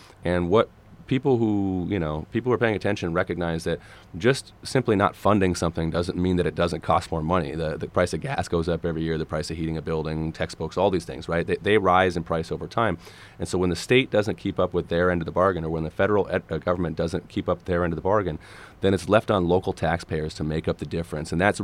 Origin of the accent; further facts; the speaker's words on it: Crosby, Minnesota, United States; where I grew up in Crosby, Arrington.